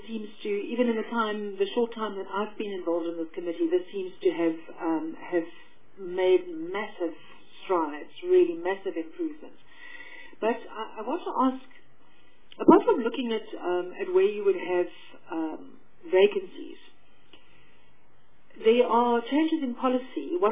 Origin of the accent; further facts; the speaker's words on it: Eastern Cape, South Africa; I come from the Eastern Cape, and like the Northern Cape, like the Western Cape, we have a very high level of Afrikaans-speaking learners.